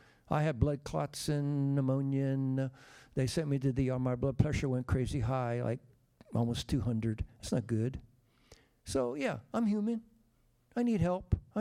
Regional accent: Manheim, Pennsylvania, United States; one guy said, "Where are you from?" I said, "Mannheim." "Oh, Mannheim, the auto auction."

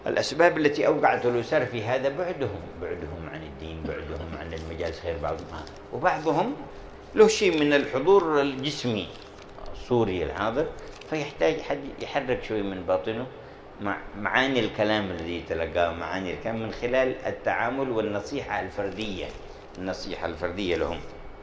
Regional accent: Hadramaut, Yemen; كان في القرن السابع الهجري عندنا في حضرموت

